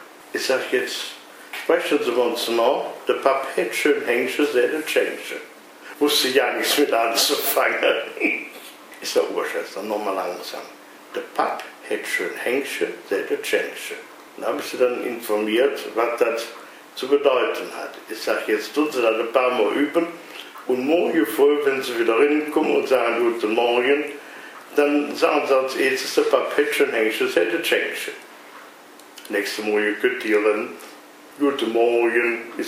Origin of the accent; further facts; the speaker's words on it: North Rhine-Westphalia, Germany; Ja, ich bin ja aus dem Bergischen Land.